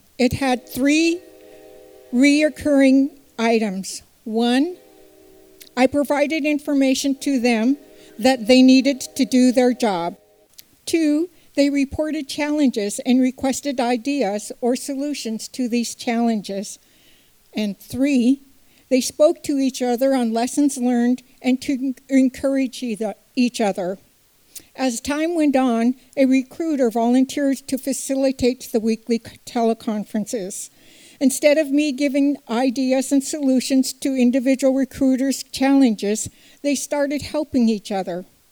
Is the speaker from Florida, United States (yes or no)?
no; Alaska, United States; I was born and raised in Southeast Alaska. As with tradition, my siblings and I grew up at the feet of our maternal grandparents, grandaunt, and uncle, learning Tlingit TLC at the village.